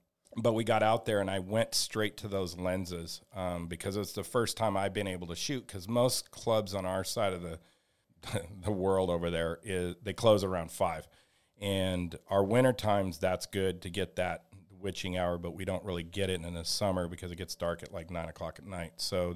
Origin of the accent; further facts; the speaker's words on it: West Coast, United States; I'm from the West Coast, so most of our clubs are on flat ground. We have some in the canyons, some in the mountains, and we have the desert background.